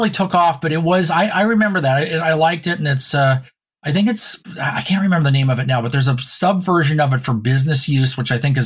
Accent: Reno, Nevada, United States; now in Oregon, United States; I live in Oregon. And when I grew up in Reno, I went to McQueen, and it was new at the time and considered one of the best.

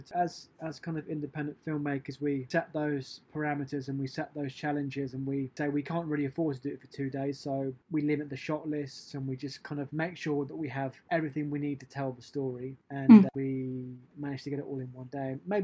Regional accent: United Kingdom; And because I'm British as well

